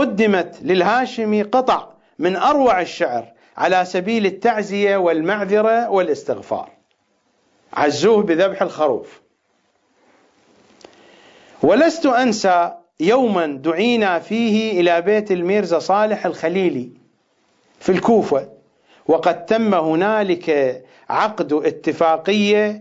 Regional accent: Iraq; accent: Iraqi; في اللهجة العراقية الخشم يعني الأنف

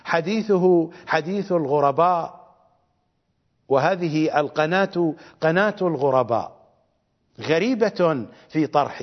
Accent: Iraq; أنا لا أستطيع أن أذهب إلى بلدي وأنا عراقي، أنا عراقي عراقي عراقي حتى ينقطع النفس، وأنا عربي عربي عربي حتى ينقطع النفس.

